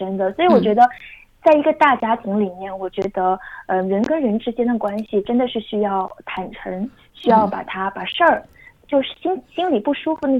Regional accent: Wuhan, Hubei, China; 尤其因为我是南方人，我是比较中原地区，我是武汉的

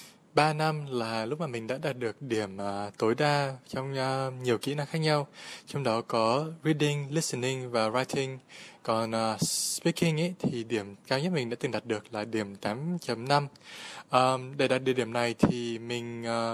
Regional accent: Hanoi, Vietnam; moved away as an adult; now in Sydney, Australia; mình sinh ra và lớn lên tại Hà Nội và hiện tại thì mình đang sinh sống và làm việc ở Sydney.

